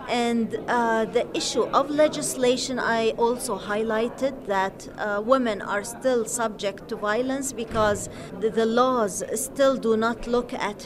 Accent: Iraq; I come from Iraq.

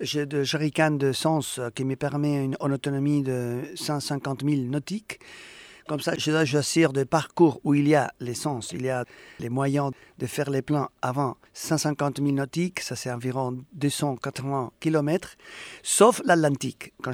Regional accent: Pamplona, Navarre, Spain; French is a second language; Et je suis de Pampelune et à Saint-Sébastien, moi j'étais toujours surprise pour ce que j'appelle le mystère de l'horizon bleu.

